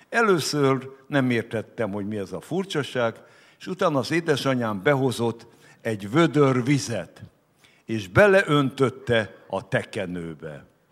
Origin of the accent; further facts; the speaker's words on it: Nyíregyháza, Szabolcs-Szatmár-Bereg, Hungary; born there; also born or lived in Tarpa; édesapám Csengerben, az édesanyám Tarpán. Én magam Nyíregyházán születtem. De gyermekéveimet a tarpai emlékek a mai napig meghatározzák.